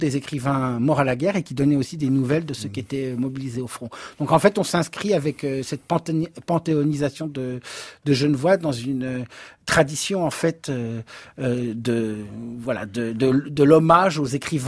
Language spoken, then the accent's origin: French; Grand Est, France; also born or lived in Lille, France; j'ai grandi en Lorraine, hein, j'ai fait mes études dans le nord de la France. À Lille, donc effectivement, et là dans le Nord